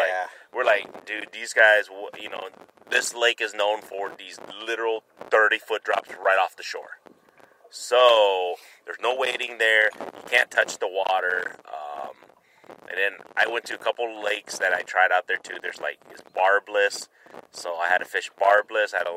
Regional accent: Iowa, United States; dude, I'm from Iowa, dude.

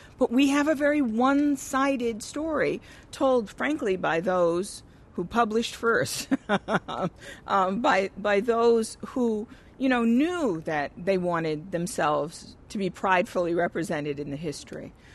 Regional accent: Boston, Massachusetts, United States; Maybe we say that because we're from Boston

